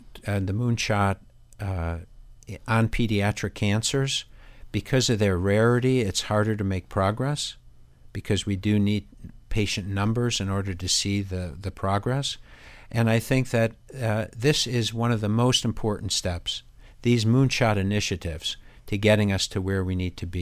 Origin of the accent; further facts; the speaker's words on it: Chicago, Illinois, United States; I'm from Chicago. I went to MIT for my undergraduate.